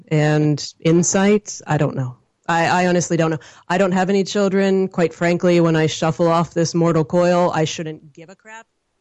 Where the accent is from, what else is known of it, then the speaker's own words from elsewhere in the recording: New Castle, Pennsylvania, United States; also born or lived in Los Angeles, United States; And I had the opportunity to move back to my hometown in Newcastle, Pennsylvania, where we're surrounded by fracking. And people said, why would you leave the eco-friendly people in LA?